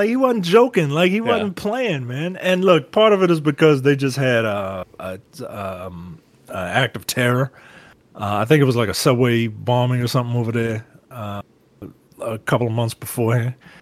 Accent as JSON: {"language": "English", "country": "United States", "said": "you know, I'm an American, and this guy, you know, he's talking to me about America"}